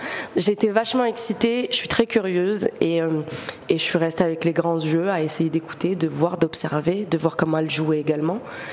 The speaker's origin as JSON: {"language": "French", "town": "Algiers", "region": "Algiers Province", "country": "Algeria", "lives_now": "France", "said": "même si je viens d'Alger, c'est très différent, comme ici en France"}